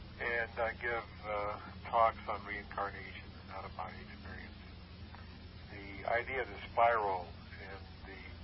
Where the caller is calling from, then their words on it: Laguna Hills, California, United States; I'm in Laguna Hills.